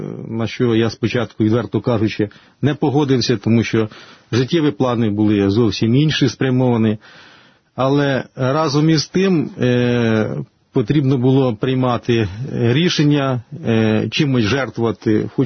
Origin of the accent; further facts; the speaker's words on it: Bycheva, Zhytomyr Oblast, Ukraine; born there; now in Zhytomyr, Ukraine; я народився в селі Бичева Любарського району Житомирської області. Після закінчення Київського торгово-економічного інституту приїхав по направленню в місто Житомир в 89-му році, де і почав трудову діяльність.